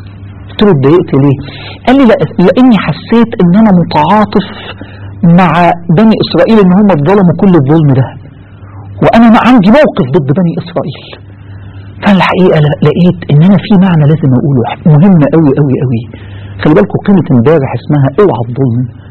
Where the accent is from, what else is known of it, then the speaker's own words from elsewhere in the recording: Egypt; حتى لو كان اللي ظالم اصل المصريين وانا مصري